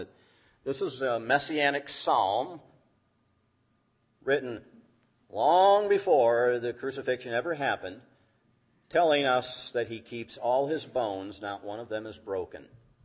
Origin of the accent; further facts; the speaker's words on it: Fremont, United States; I remember back in the 60s, my hometown in Fremont